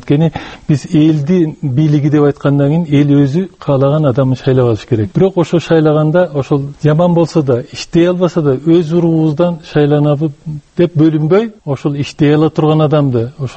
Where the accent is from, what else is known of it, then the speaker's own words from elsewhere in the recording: Bishkek, Kyrgyzstan; also born or lived in Jalal-Abad Region; мен Жалал Абад облусунда төрөлгөм, 10 жашымда чейин ошол жерде жашадым, андан кийин Бишкекте өстүм, чоң атам ошол илгери айдалып кеткен экен Сусамырдан, ошон үчүн условный саякмын да.